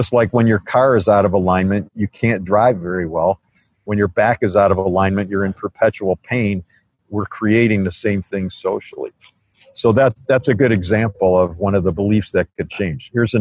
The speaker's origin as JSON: {"language": "English", "town": "Chicago", "region": "Illinois", "country": "United States", "tie": "born or raised there", "said": "I mean, I grew up in Chicago, man."}